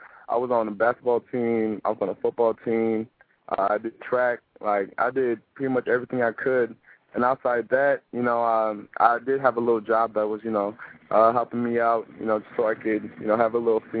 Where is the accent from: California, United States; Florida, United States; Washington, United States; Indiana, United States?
Indiana, United States; Like, I grew up around, I grew up right outside Gary, but it was like the suburbs outside Gary.